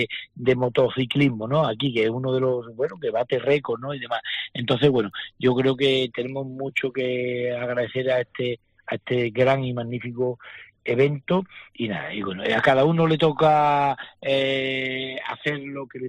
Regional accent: Jerez de la Frontera, Andalusia, Spain; ¿de dónde eres? De Jerez, comentas

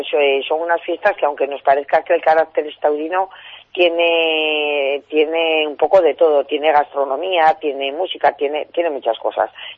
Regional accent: Navarre, Spain; yo como buena navarra, a mí la jota me encanta

